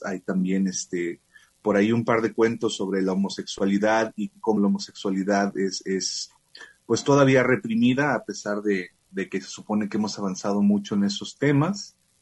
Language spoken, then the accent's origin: Spanish; Jalisco, Mexico; yo siendo jalisciense, es un premio que había estado medio siguiendo durante pues todos los años que lo estuvieron dando